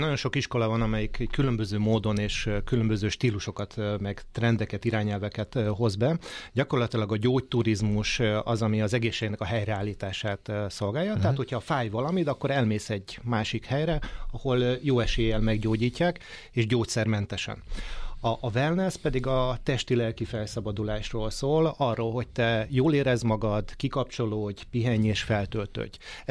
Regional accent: Fonyód, Somogy, Hungary; now in Budapest, Hungary; anyai ágon pedig fonyódik vagyok, tehát Balatonon nőttem fel, és oda húz minden vissza.

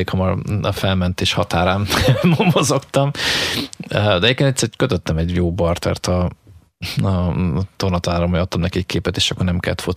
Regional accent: Pécs, Baranya, Hungary; Én Pécset születtem, és most kezd így összeállni egyébként lassan 50 évesen, hogy a gyerekkoromat így bearanyozta a pécsi műhelynek a munkássága

